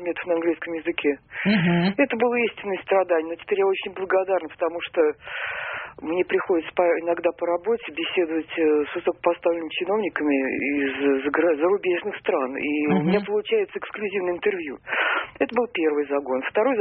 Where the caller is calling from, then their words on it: Samara, Samara Oblast, Russia; Значит, я звоню из Самары.